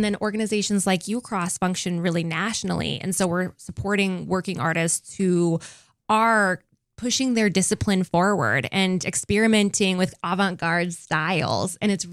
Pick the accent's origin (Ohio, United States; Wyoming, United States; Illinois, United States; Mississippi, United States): Wyoming, United States; Sheridan; I grew up in Sheridan